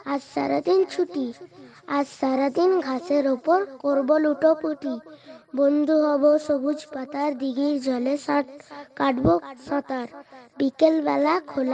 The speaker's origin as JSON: {"language": "Bangla", "town": "Uluberia", "region": "West Bengal", "country": "India", "said": "আমার বাড়ি ভারতবর্ষের পশ্চিমবঙ্গ হাওড়া জেলা উলবেড়িয়া।"}